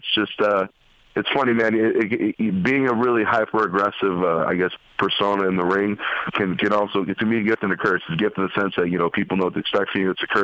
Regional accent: West Coast, United States; I grew up on the West Coast. We did not have ECW.

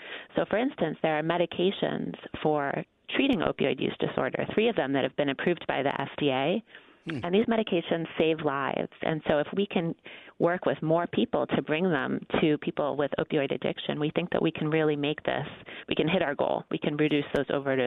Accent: Massachusetts, United States; now in Washington, D.C., United States; Originally, I'm from Massachusetts. Now I live down here in D.C.

